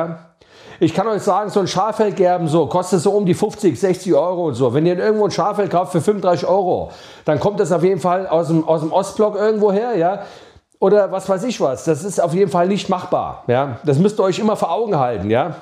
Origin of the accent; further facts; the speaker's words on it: Pohl-Göns, Hesse, Germany; da, wo ich herkomme, ja, hier in Hessen, ja, Paul Gönz komme ich her